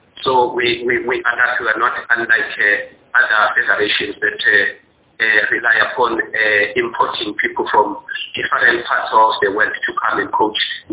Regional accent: Lalindu, KwaZulu-Natal, South Africa; And I come from KwaZulu-Natal, the south coast. I grew up in Lalindu, Ikhanda.

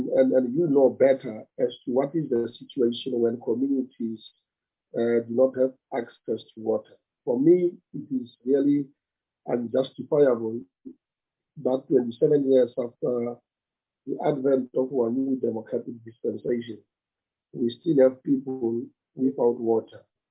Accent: North West, South Africa; I come from the Northwest Province, as most of you are aware.

